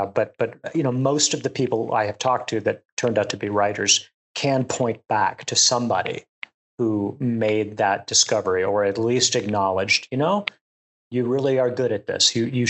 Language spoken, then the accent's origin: English; San Antonio, Texas, United States; set in modern Texas, San Antonio, which is my hometown.